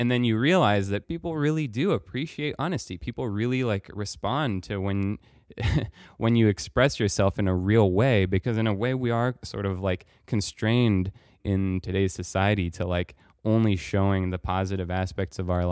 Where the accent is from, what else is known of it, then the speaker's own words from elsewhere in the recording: Paris, Île-de-France, France; also born or lived in Colorado / Netherlands; now in Los Angeles, United States; I grew up in Paris, and then I lived in Colorado, which was sunny but cold, and then I lived in Holland.